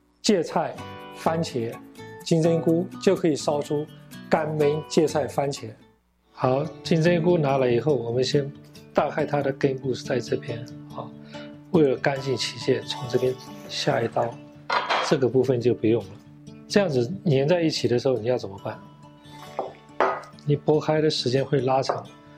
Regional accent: Myanmar; 我是来自缅甸的

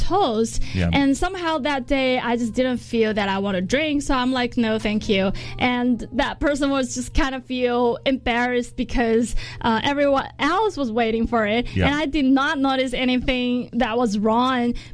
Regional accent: China; I grew up in China. I pretty much understand the drinking culture.

